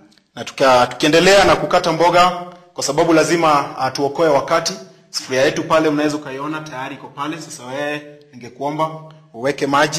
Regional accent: Nairobi, Kenya; na sisi wote tunatoka Nairobi, Kenya.

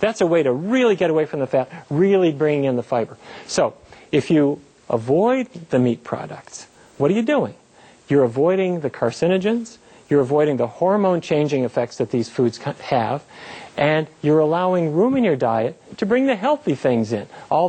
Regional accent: Fargo, North Dakota, United States; Now, we all really grew up with meat-based diets. I grew up in Fargo, North Dakota, and that was the only way we knew to eat.

